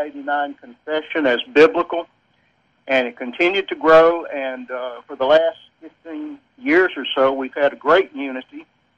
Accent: Gadsden, Alabama, United States; And I was raised in Gadsden, Alabama, and attended First Baptist Church, which was a large kind of downtown church in Gadsden at that time

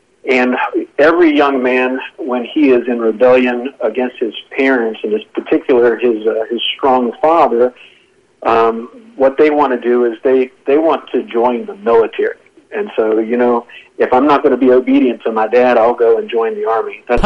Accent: Wilmington, North Carolina, United States; which is about 2.5 hours from my hometown there in Wilmington area.

